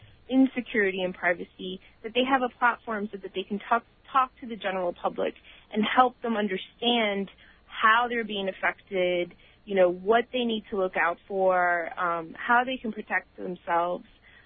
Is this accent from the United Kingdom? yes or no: no; New York City, New York, United States; I am a Latina. I grew up in New York City